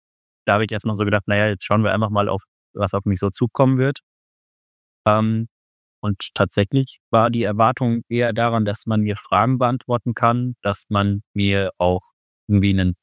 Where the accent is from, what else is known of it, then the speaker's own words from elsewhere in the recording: Mainz, Rhineland-Palatinate, Germany; born there; now in Wiesbaden, Germany; Ich bin jetzt gute 31 Jahre jung und komme gebürtig aus Mainz, wohne aber mittlerweile auf der schönen anderen Rheinseite in Wiesbaden